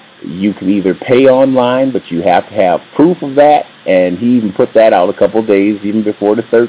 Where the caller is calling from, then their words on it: Minneapolis, Minnesota, United States; I'm calling you from Minneapolis, Minnesota.